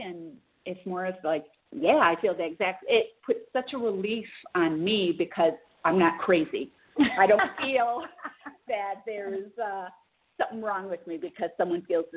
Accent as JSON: {"language": "English", "town": "Chicago", "region": "Illinois", "country": "United States", "said": "Well, I'm from the Chicagoland area."}